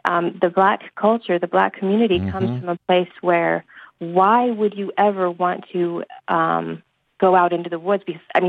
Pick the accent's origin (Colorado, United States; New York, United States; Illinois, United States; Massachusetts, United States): Colorado, United States; Denver; now in Virginia, United States; I'm 42. I'm half black. I'm half white. I grew up in Denver, and my mom always took me camping